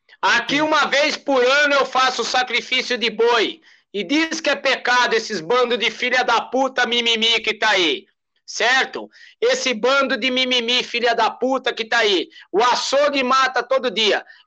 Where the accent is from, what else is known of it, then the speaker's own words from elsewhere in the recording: São Paulo, Brazil; sou de São Paulo. Eu moro em São Paulo agora. Aliás, eu tô dentro de um cemitério em São Paulo. Eu não moro mais no interior de São Paulo.